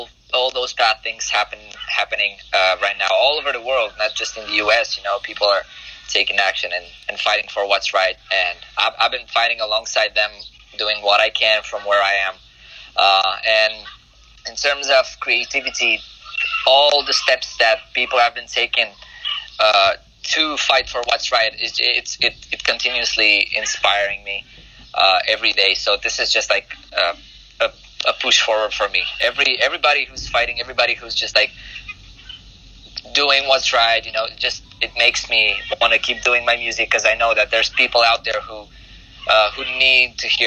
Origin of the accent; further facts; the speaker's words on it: Constanța, Constanța County, Romania; Well, I'm from this small city on the coast of the Black Sea. It's called Constanța. It's really small city, like about 300,000 people